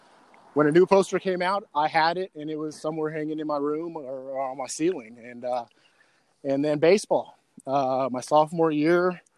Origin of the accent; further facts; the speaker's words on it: El Paso, Texas, United States; my background, born and raised in El Paso, Texas